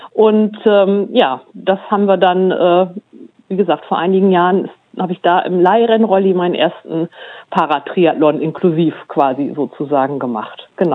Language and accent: German; Löningen, Lower Saxony, Germany; ich komme gebürtig aus Löning